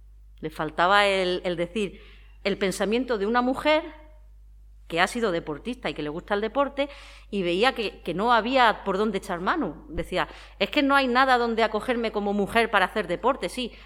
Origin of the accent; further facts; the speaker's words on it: Madrid, Community of Madrid, Spain; born there; nací en Madrid. Mis padres emigraron, mi padre es de aquí de Joder, emigró muy joven y se casó con mi madre. Entonces yo nací en Madrid en el año 1977. Te voy a cumplir 45 años.